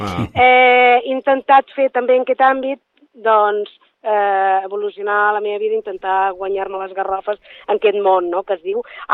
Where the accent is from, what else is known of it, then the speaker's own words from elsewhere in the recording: Catalonia, Spain; la meva llengua materna és el català, sóc catalana de Socarrel